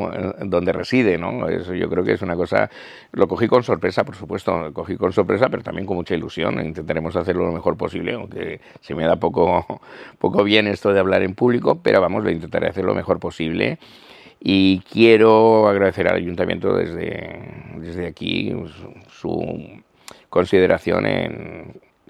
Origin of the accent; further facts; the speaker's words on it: Calvià, Balearic Islands, Spain; siempre hacemos alarde de que soy de Calviá e intento manifestarlo por ahí. Yo creo que sí, tiene que ser un poco así. No solo de Calviá, sino también como mallorquín y balear.